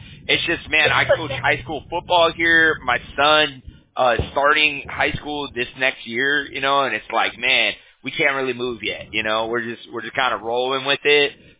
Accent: Huntington Beach, California, United States; Yeah, I'm from Huntington Beach, like the next city over.

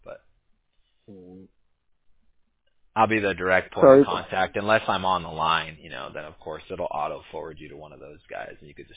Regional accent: California, United States; My mom's actually from Michigan, but I grew up in California

